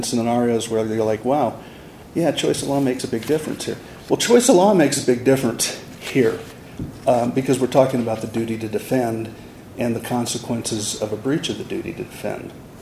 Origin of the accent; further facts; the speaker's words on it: Arizona, United States; my home state, Arizona, says either party